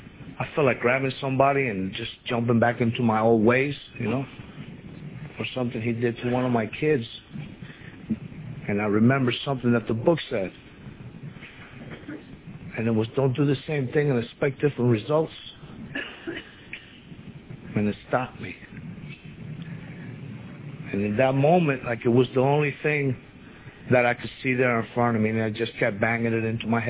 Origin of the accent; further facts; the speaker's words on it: Miami, Florida, United States; And back where I'm from Miami.